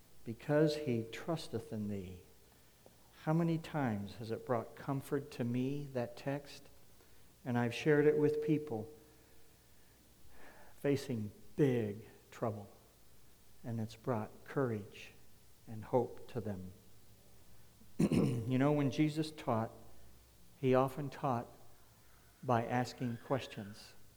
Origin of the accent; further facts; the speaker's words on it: Akron, Ohio, United States; Brother Kearns from my hometown of Akron, did me so good to see him some months back when Brother Rosenberg was preaching here. And I said to myself, could anything good come out of Akron, Ohio?